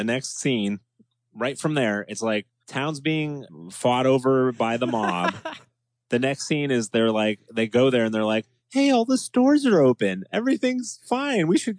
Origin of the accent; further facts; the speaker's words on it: United States; Trust me, I'm an American and I love our country and our flag